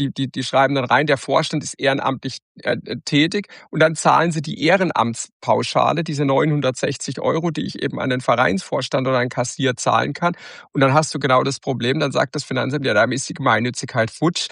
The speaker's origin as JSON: {"language": "German", "town": "Karlsruhe", "region": "Baden-Württemberg", "country": "Germany", "said": "als Karlsruher"}